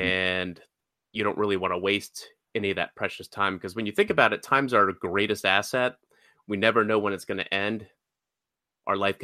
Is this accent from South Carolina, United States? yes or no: no; Georgia, United States; I grew up in Georgia for the most part of my life. Grew up in a middle-class family.